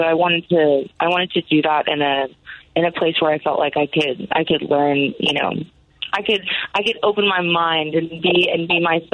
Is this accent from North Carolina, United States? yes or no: no; Dallas, Texas, United States; I grew up in East Dallas for like a little bit of my childhood, and then whenever I was in like middle school, that's when where I spent most of my time was in like the Highland Park area.